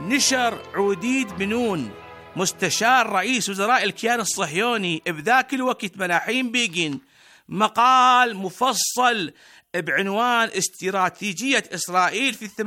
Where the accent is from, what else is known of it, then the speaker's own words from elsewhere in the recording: Iraq; بلدنا العراق